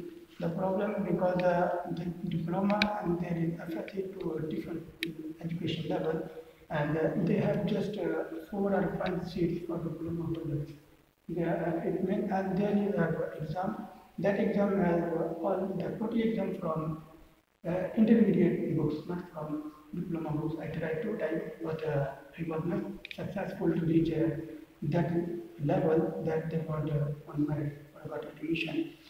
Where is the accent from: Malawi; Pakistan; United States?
Pakistan; English is a second language; I am from Pakistan